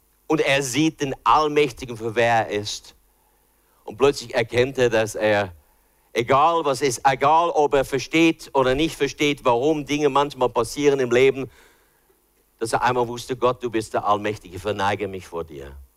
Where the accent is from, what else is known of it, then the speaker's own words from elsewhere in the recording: United States; born there; first language en; German is a second language; meine Muttersprache ist ja Englisch, ich bin in Amerika geboren, ich habe ja erst später, mit 11 Jahren habe ich angefangen, dann Deutsch zu lernen.